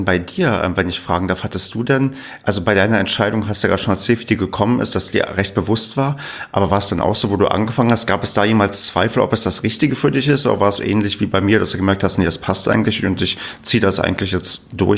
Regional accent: East Germany, Germany; Ich bin im Osten groß geworden, wie man so schon sagt. Also ich bin auch noch in der ehemaligen DDR geboren, weil ich vor 1990 geboren bin.

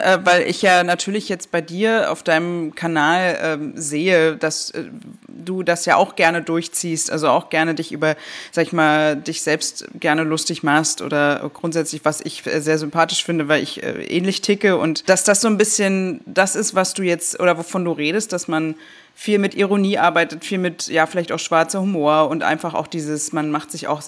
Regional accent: Germany; wir sind Deutsche

